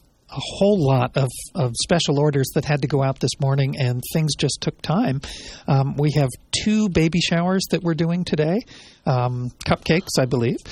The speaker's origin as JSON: {"language": "English", "region": "Pennsylvania", "country": "United States", "tie": "born or raised there", "said": "Well, I grew up near Philadelphia"}